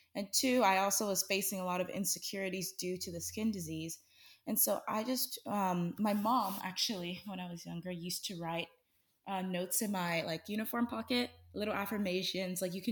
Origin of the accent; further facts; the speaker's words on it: Houston, Texas, United States; So as you mentioned … I'm from Houston, Texas, and I'm 18 years old.